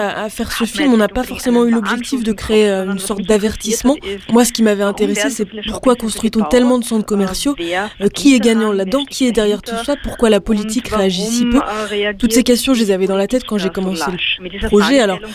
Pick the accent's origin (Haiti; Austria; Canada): Austria; ça s'est pas seulement passé dans ma ville natale, je l'avais observé aussi dans d'autres villes en Autriche